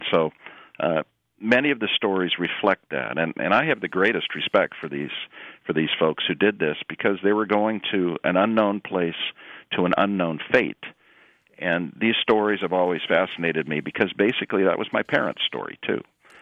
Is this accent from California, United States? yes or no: yes; Grass Valley, California, United States; I'm a Sierra Nevada kid. I was born in Grass Valley up in Nevada County.